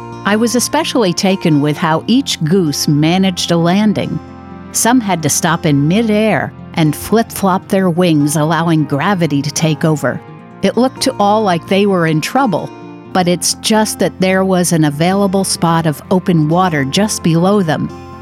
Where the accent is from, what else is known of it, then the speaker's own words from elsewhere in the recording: Manhattan, New York, United States; I think growing up in Manhattan during a time of demonstrations and relative civility gave me enough experience about crowds.